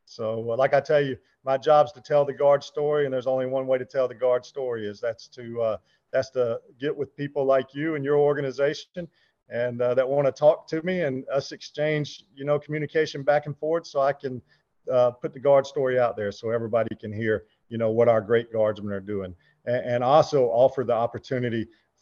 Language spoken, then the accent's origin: English; Alabama, United States; Of course, I'm from Alabama, so you know, I would say college football is my all-time favorite. But being from Alabama, we didn't have many pro teams, you know.